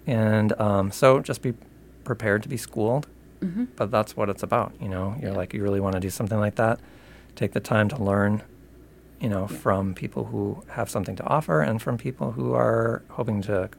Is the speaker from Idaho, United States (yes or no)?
no; West St. Paul, Minnesota, United States; I grew up in West St. Paul.